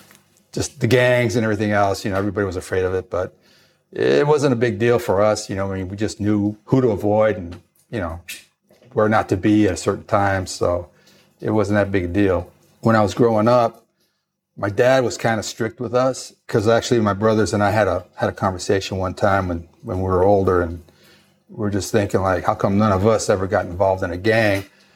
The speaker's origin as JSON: {"language": "English", "town": "Los Angeles", "region": "California", "country": "United States", "tie": "born or raised there", "said": "I grew up in East LA. I lived up in the City Terrace area, and it was considered kind of rough"}